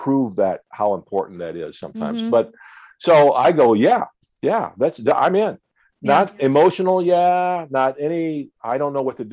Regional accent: Moline, Illinois, United States; So born and raised early on in the Quad Cities, Moline, Illinois.

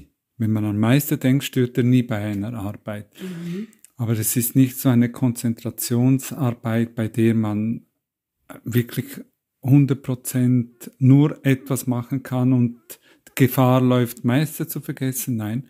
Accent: Switzerland; wie man am Namen erkennen kann, bin ich Italiener, aber meine Eltern haben sich in der Schweiz kennengelernt. Ich bin dann in der Schweiz geboren, aufgewachsen, habe die Schulen dort gemacht

